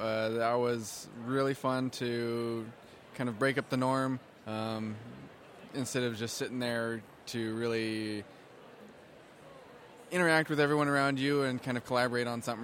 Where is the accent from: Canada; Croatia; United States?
United States; Bozeman, Montana; Montana, Bozeman, to be exact.